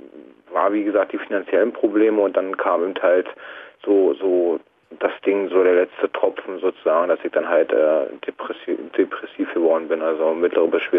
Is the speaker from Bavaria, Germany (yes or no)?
no; Berlin, Germany; Ich bin eine Esch-Berliner Pflanze.